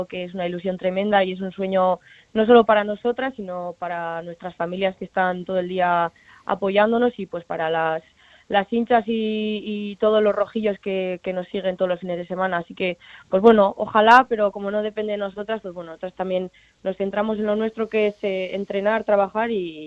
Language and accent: Spanish; Pamplona, Navarre, Spain; la gente que somos de Pamplona y que llevamos años en Osasuna